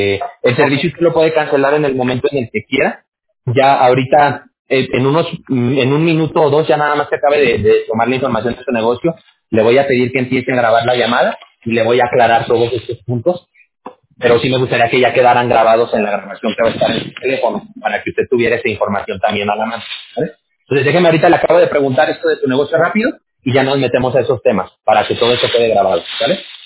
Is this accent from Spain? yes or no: no; Aguascalientes, Mexico; Yo viví en Aguascalientes mucho tiempo. Yo me crié en Aguascalientes, de hecho.